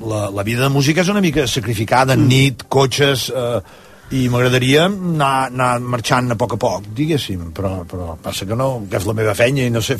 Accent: Constantí, Catalonia, Spain; Jo sóc de Constantí

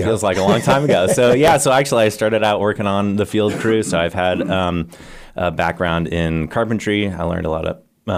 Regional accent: Indiana, United States; now in Radford, United States; Well, so I grew up in Indiana and made my way here.

